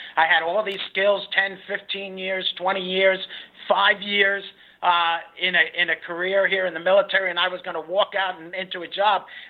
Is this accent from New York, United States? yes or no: yes; Brooklyn, New York, United States; I was a kid from Brooklyn. I thought I was going to be a cop, a fireman, or a backhoe driver.